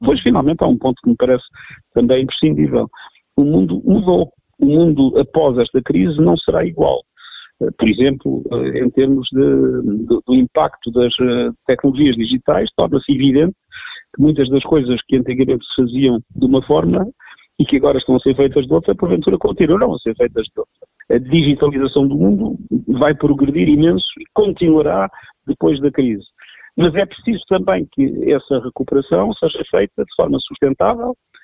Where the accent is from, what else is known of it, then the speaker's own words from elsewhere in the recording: Portugal; me senti profundamente orgulhoso como português